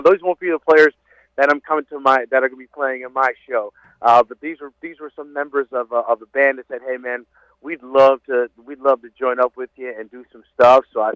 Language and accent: English; Allentown, Pennsylvania, United States; I'm from Allentown, Pennsylvania. Born and raised, went to William Allen High School.